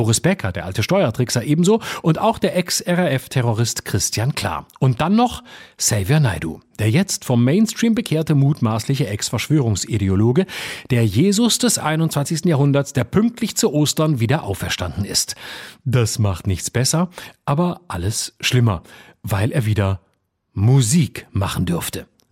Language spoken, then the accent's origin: German; Baden-Württemberg, Germany; Meine Heimat Südbaden ist nur kurz davor, sich vom Rest des Landes loszusagen und freie Republik zu werden.